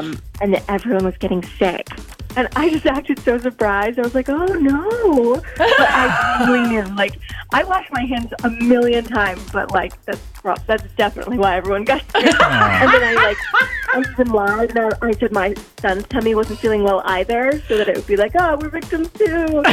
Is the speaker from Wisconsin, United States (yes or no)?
yes; Madison, Wisconsin, United States; I'm from Madison.